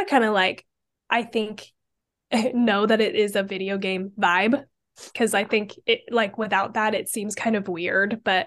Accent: Boise, Idaho, United States; So I'm from Idaho, and … by the way.

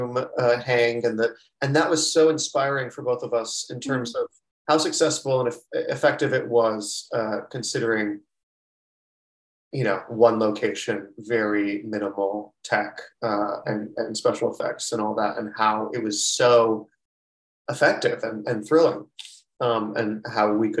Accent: Florida, United States; now in New York City, United States; I'm from the South, Florida. I ended up living in New York City around the same time Alex did, like 2008.

